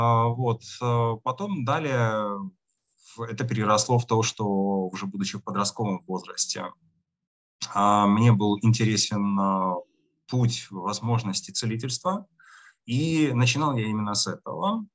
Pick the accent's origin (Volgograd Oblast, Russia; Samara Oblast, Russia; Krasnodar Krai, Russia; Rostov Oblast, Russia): Rostov Oblast, Russia; Rostov-on-Don; в городе, где я жил, да, где я родился, в Ростове-на-Дону